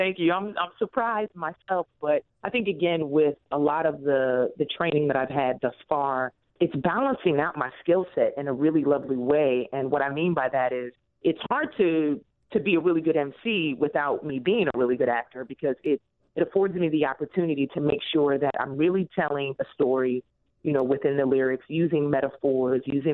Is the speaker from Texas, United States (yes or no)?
no; Philadelphia, Pennsylvania, United States; Well, I am originally a Philadelphia native. And so, you know, kind of coming up and growing up in Philadelphia, I was very interested in the theater scene.